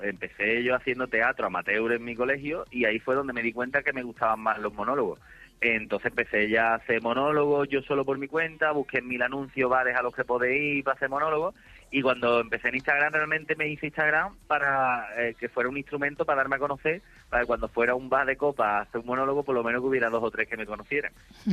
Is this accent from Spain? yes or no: yes; Seville, Andalusia, Spain; lo típico que dicen de no ser profeta en tu tierra. Y yo he tenido la suerte de que a mí Sevilla siempre, desde que empecé a hacer monólogos en bares, siempre me ha cogido muy bien